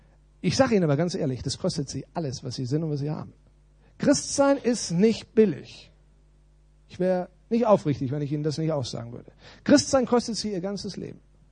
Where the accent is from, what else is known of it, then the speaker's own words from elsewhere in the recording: Germany; Ich bin doch ein Deutscher, das ist doch zu leicht.